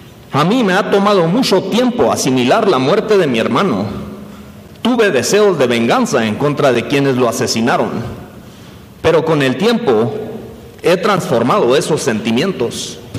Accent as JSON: {"language": "Spanish", "town": "Galeana", "region": "Chihuahua", "country": "Mexico", "said": "Soy del municipio de Galeana, en Chihuahua"}